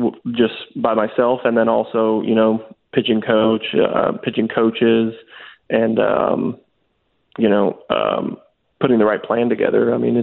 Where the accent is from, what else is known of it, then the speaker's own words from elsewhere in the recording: California, United States; I'm from Southern California, and we're in the state capital, but I've never been here before.